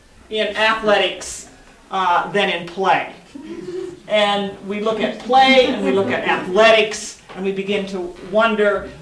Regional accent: Chicago, Illinois, United States; and obviously I'm from the Chicago area.

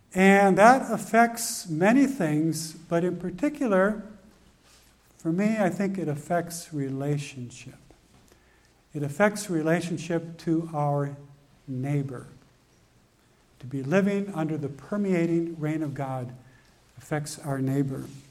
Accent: Tucson, Arizona, United States; We're from Tucson, Arizona, so green is something we don't see very often, and rain is something we don't see very often.

